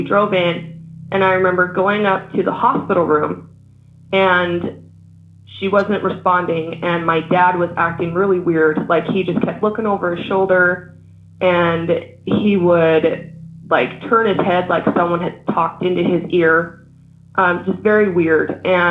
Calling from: Salt Lake City, Utah, United States; I'm calling from Salt Lake City, Utah, actually.

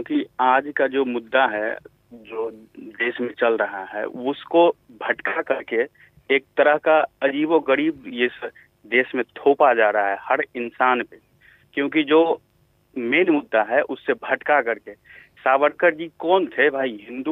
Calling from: Begusarai, Bihar, India; मैं बेगूसराय बिहार से बोल रहा हूँ

